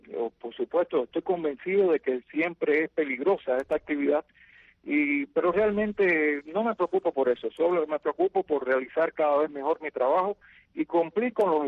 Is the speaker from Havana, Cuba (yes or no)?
yes; Havana, Cuba; yo soy natural de La Habana